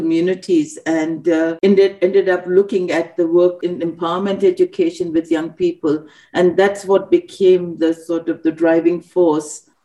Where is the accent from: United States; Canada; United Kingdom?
United Kingdom; Glasgow, Scotland; moved away as an adult; And I said, yes, I'm from Glasgow. I'm a doctor and I'm looking for a job.